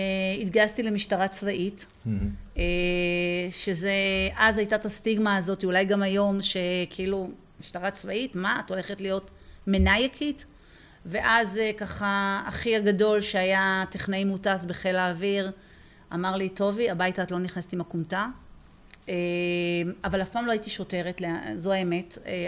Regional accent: Petah Tikva, Central District, Israel; also born or lived in Ramat HaSharon; עזבנו את רמת השרון כשאני הייתי בת 9. ההורים ככה רצו לתת איזשהו מרחב, איזשהו ככה חדרים נפרדים לכל אחד מהילדים. היה חשוב להם מאוד ככה שתהיה את הפרטיות. ובמחיר שהם מכרו והצליחו לקנות, זה היה דירה מאוד גדולה בפתח תקווה. עשינו לשם את המעבר.

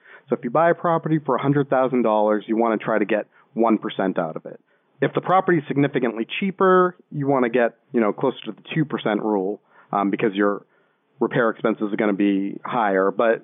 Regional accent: Boston, Massachusetts, United States; It's right outside of Boston, and I'm originally from Boston, so I was very familiar with the market there.

